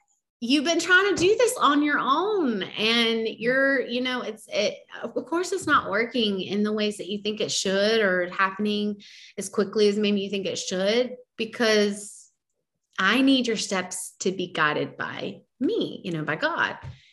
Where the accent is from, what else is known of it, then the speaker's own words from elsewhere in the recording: Georgia, United States; moved away as an adult; so where we lived before was in Georgia and, it was essentially my hometown. I'd lived there my whole life, you know, pretty much for like 30 years.